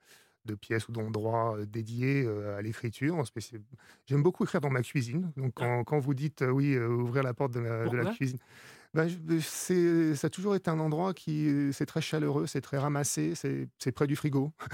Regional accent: France; now in Florence, Italy; Je suis français.

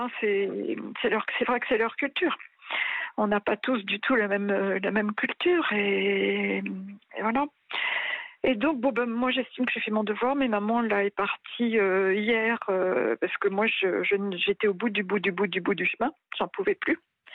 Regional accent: Normandy, France; also born or lived in Africa; D'abord en Normandie où j'ai grandi. Je dis bien j'ai grandi, je ne suis pas née en Normandie, je suis née en Afrique.

